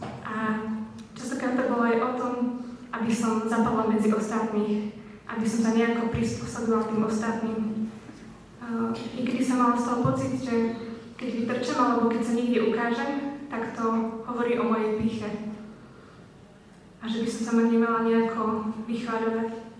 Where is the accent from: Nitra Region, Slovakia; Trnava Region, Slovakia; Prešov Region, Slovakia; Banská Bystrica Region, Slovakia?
Prešov Region, Slovakia; Levoča; born or raised there; now in Košice, Slovakia